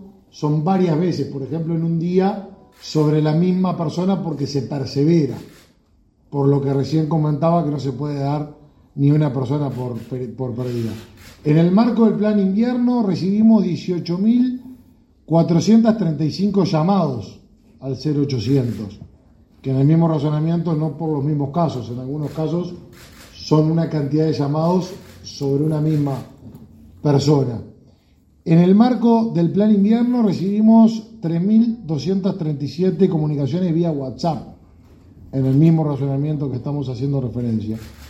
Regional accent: Uruguay; el orgullo que tenemos como uruguayos por tener esos servidores públicos que hacen la diferencia.

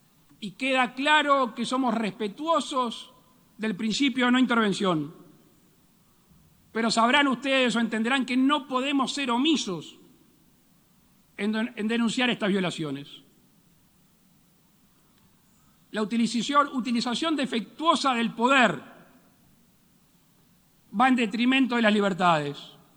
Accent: Uruguay; En Uruguay, en mi país, el pueblo demostró que con el uso de la libertad responsable manejamos un tramo importante de la pandemia

